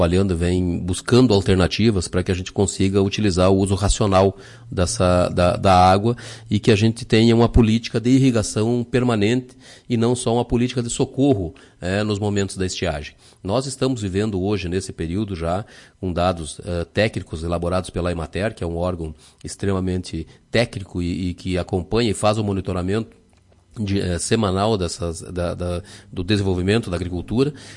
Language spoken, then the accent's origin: Portuguese; Lagoa Vermelha, Rio Grande do Sul, Brazil; já conversando com os nossos ouvintes aqui da Lagoa Vermelha, da região, da minha terra natal